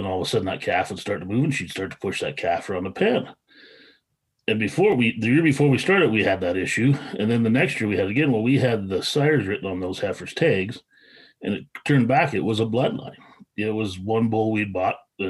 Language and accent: English; Opheim, Montana, United States; I born and raised in Opi, Montana, which is 10 miles south of the Canadian line and 90 miles to the east from North Dakota, extreme northeast Montana.